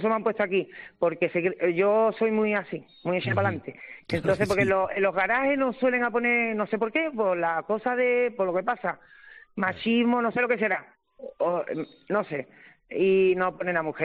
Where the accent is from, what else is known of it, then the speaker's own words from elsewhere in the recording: Cádiz, Andalusia, Spain; Soy de Cai.